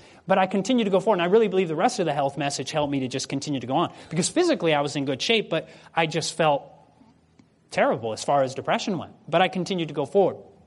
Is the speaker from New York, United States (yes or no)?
no; Michigan, United States; but I come from Michigan, and Michigan's colder in the winter than Iceland even.